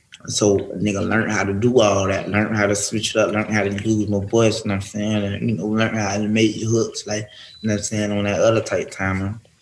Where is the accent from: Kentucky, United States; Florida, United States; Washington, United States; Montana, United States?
Florida, United States; Pompano Beach; I'm from Pompano, I pop a hole, yeah.